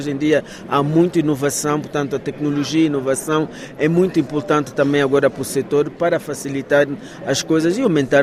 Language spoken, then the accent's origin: Portuguese; Angola; mas eu sou angolana